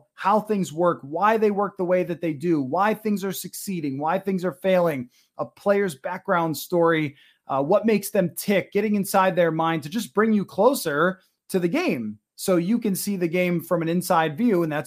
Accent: Buffalo, New York, United States; as has been well noted by me a million times on this show, I grew up in Buffalo

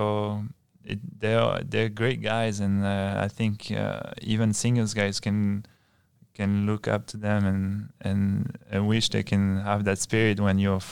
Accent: Bayonne, Nouvelle-Aquitaine, France; I'm from Bayonne, and it's Biarritz is right next to Bayonne.

